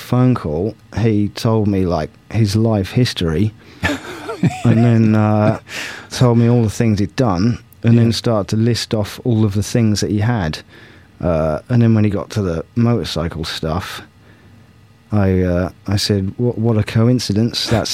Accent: East of England, United Kingdom

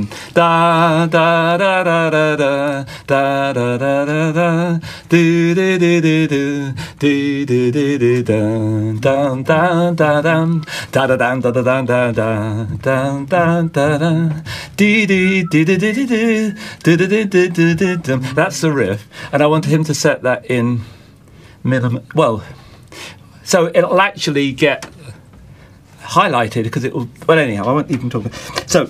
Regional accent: Leicester, East Midlands, United Kingdom; Now, I'm going to mention my tutor from Leicester, and we're both from Leicester, me and William.

